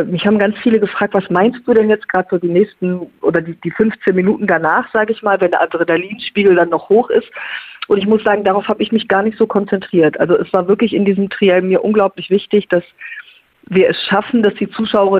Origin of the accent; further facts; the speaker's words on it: North Rhine-Westphalia, Germany; im Kreis Lippe war, in meiner alten Heimat